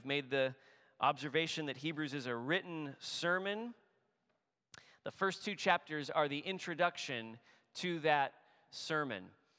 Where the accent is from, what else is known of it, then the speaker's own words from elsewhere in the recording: California, United States; born there; all 4 of my grandparents were born outside California. I was born in California, now we've all left.